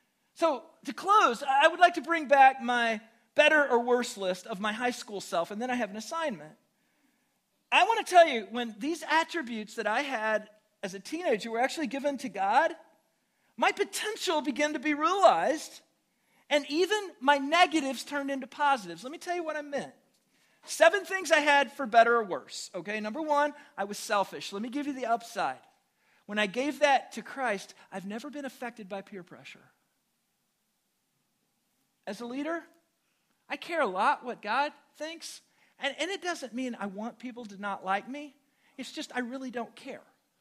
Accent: Illinois, United States; I was raised in Southern Illinois, and it's so funny because everybody thinks Southern Illinois is such a unique culture

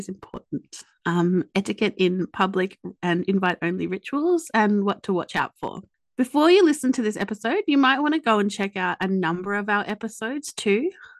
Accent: Australia; accent: Australian; I'm going to really try to watch my lazy Australian accent.

